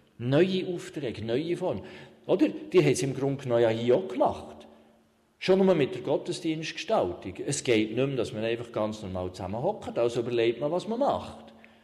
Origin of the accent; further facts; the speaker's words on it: Switzerland; Wir auch wohl, als Schweizer müsste es nicht werden.